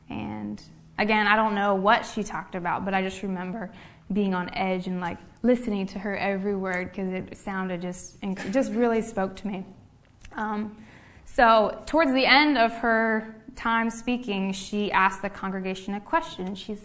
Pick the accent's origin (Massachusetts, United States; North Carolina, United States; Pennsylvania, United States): Pennsylvania, United States; Washington; I grew up in Washington, Pennsylvania, so just down the way about an hour. I grew up in a CMA church like this one, Washington Christian Missionary Alliance.